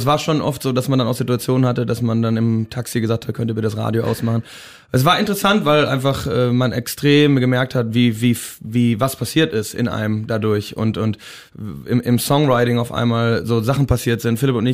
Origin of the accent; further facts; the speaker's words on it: Gütersloh, North Rhine-Westphalia, Germany; now in Los Angeles, United States; Ja, Los Angeles größtenteils, aber wir sind ursprünglich aus Gütersloh.